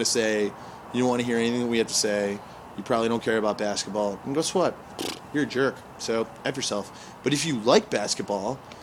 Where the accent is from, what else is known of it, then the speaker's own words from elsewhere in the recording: Buffalo, New York, United States; The great heartbreak of my life is that I grew up in Buffalo, New York, without the love of a good NBA team